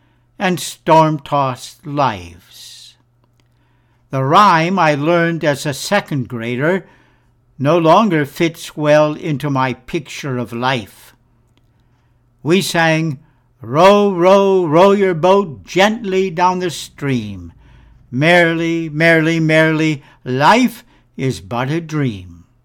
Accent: Green Bay, Wisconsin, United States; Growing up near Green Bay, I knew the word hurricane, but I had never felt the fury of such a storm.

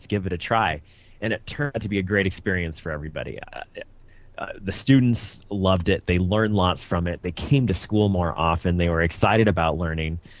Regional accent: Nebraska, United States; now in Phoenix, United States; I'm originally from Nebraska. I've lived in Phoenix about a year.

